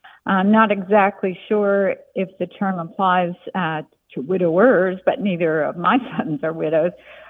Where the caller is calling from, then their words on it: Kilmarnock, Virginia, United States; I'm calling from Kilmarnock, Virginia.